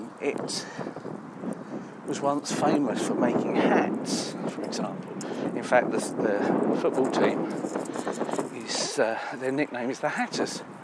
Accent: Luton, East of England, United Kingdom; now in Edison, United States; My hometown in England, Luton, is one of those places. Actually, it's a little bit like the place I live now, Edison, in some respects.

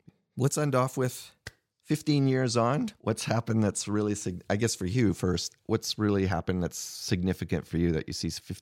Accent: Canada; Lastly, as a Canadian, I seem to struggle with pronouncing it correctly.

